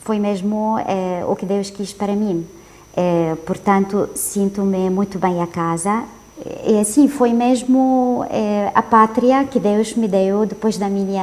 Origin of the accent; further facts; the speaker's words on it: Lebanon; moved away as an adult; now in Portugal; Pois sim, sou libanesa e portuguesa, sim.